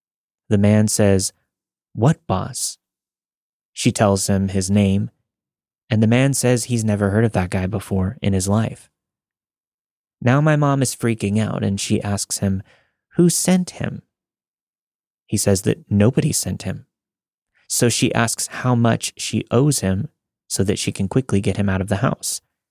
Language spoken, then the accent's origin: English; Jordan; This happened back in my home country, Jordan. The country is mostly Muslim, but my family is Christian.